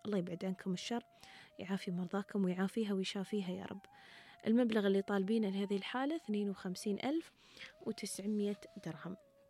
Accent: United Arab Emirates; 1968 هذا كان أول تعداد سكاني عندنا في الإمارات.

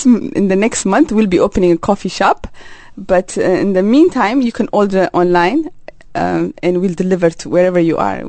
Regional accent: Harar, Harari, Ethiopia; it was also a way to give back to the community I am from. I'm from Harar.

